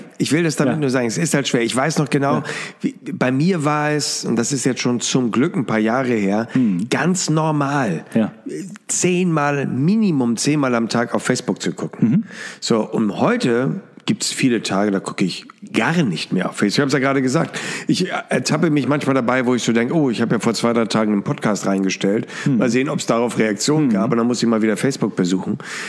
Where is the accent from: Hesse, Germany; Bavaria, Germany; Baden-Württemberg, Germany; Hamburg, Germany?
Hamburg, Germany; aber wir in Hamburg sagen immer Chance.